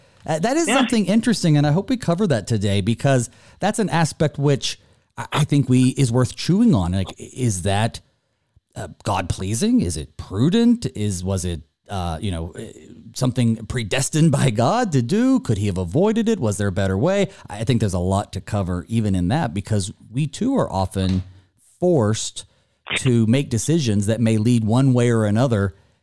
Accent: North Carolina, United States; now in Minnesota, United States; but I'm from North Carolina

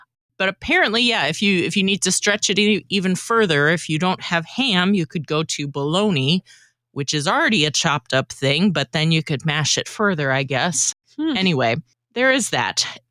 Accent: Iowa, United States; I grew up in Iowa.

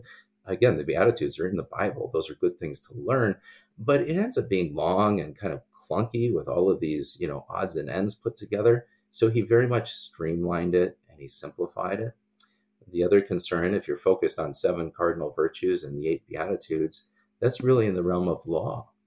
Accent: Phoenix, Arizona, United States; And I grew up in Phoenix, Arizona.

